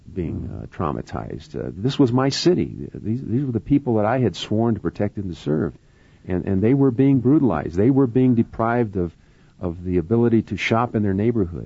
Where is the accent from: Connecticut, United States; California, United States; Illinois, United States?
California, United States; Los Angeles; Well, you know, I was born in Los Angeles. That's the only city I know. I was raised there. I went through the city school system.